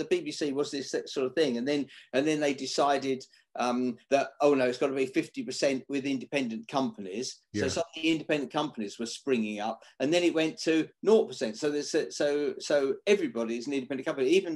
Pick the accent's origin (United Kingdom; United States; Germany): United Kingdom; Billericay, East of England; also born or lived in Ilford; now in Muswell Hill, United Kingdom; But I was born in Ilford. Yeah, moved out to Billericay.